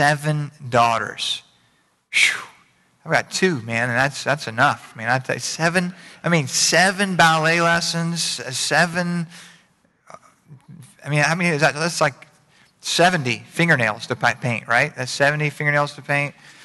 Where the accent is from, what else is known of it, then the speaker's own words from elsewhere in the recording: Middleburg, Florida, United States; I mean, I grew up in Middleburg, so it's bigger now.